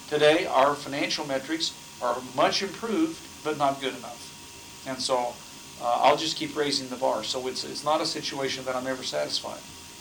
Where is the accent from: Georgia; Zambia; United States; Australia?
United States; Texas; Now, I'm from Texas. Texas has kind of got a Wild West cachet.